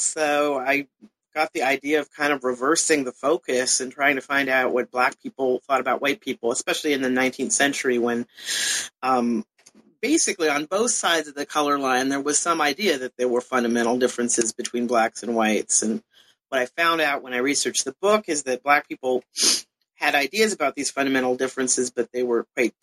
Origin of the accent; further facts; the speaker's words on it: Canada; also born or lived in California, United States / Europe; I was born in California originally and grew up a lot of places, but mostly Canada and to some extent Europe. So in some ways, I became curious about the United States because we were sort of expatriate Americans.